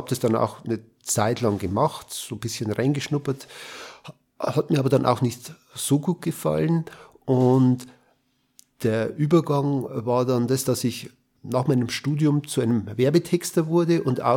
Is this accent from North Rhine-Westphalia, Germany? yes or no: no; Roding, Bavaria, Germany; born there; now in Regensburg, Germany; Ich bin in Roding geboren. Roding liegt im vorderen Bayerischen Wald, lebe aber jetzt schon seit 40 Jahren in Regensburg.